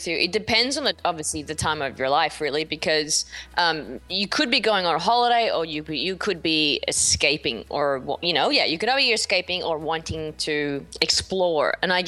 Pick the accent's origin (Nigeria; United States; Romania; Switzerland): Switzerland; also born or lived in Paris; every time I go back to Paris or to one of my hometown in Switzerland, I feel instantly at home.